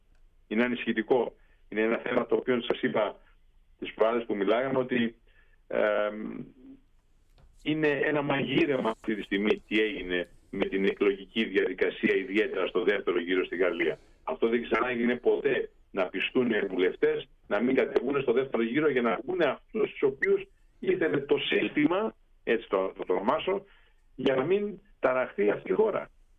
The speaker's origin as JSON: {"language": "Greek", "country": "Greece", "lives_now": "United Kingdom", "said": "σαν Έλληνες που ζούμε εδώ στο Ηνωμένο Βασίλειο"}